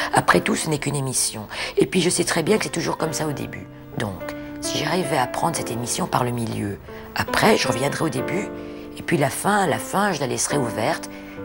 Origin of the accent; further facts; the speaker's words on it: Brussels, Belgium; born there; Je suis née à Bruxelles.